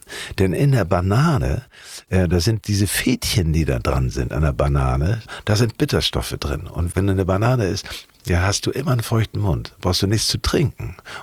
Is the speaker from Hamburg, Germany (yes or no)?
yes; Hamburg, Germany; born or raised there